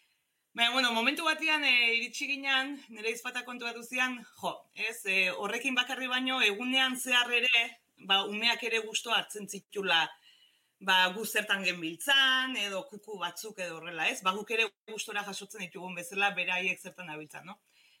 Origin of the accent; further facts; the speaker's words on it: Lasarte-Oria, Basque Country, Spain; gure herriko Lasarte horiako txoko bat